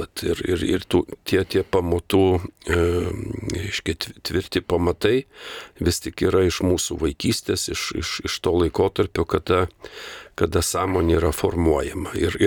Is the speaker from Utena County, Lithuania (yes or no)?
yes; Anykščiai, Utena County, Lithuania; born or raised there